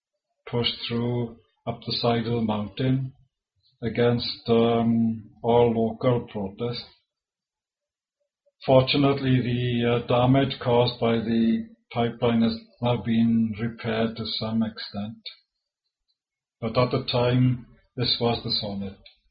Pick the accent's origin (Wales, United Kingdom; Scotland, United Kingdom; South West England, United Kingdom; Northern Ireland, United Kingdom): Wales, United Kingdom; first language Welsh; English is a second language; That is my native language, which is the Welsh language, and in the English language.